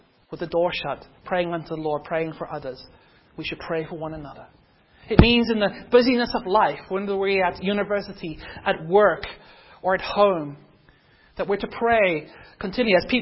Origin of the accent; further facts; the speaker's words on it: Cape Town, Western Cape, South Africa; We're coming from Cape Town, South Africa. People seem to be a little bit more open